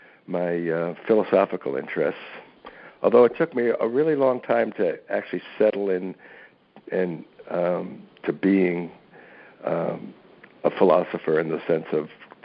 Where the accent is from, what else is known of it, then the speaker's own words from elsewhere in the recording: New York, United States; also born or lived in Michigan; Well, I grew up outside of New York and outside of Detroit, and I grew up in a pretty political family